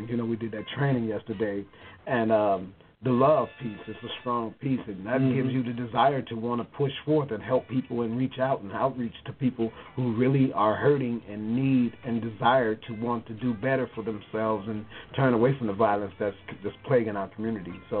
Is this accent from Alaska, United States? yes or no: no; Chicago, Illinois, United States; Man, I come from Chicago. The community, its street name is known as the Low End, otherwise Bronzeville. I'm particularly from 47th Street in that community.